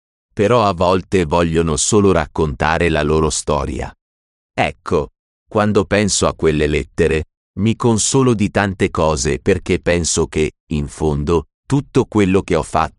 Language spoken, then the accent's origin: Italian; Sicily, Italy; in cui racconto la mia infanzia in Sicilia, l'Italia sotto il fascismo